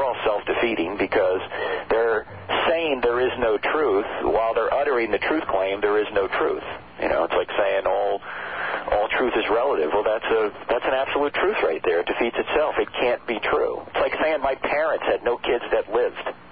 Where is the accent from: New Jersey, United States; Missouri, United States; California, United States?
New Jersey, United States; I grew up in the Catholic Church I grew up in New Jersey, and it's federal law that you have to be a Catholic if you're from New Jersey.